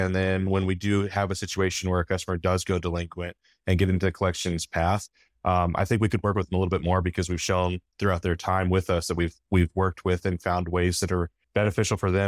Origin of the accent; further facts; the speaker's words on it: Colorado, United States; I'm born and raised in Colorado, so Dish was a household name.